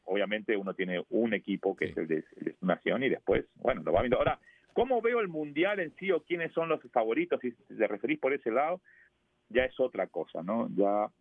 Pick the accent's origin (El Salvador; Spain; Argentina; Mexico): Argentina; como buen argentino soy muy cabulero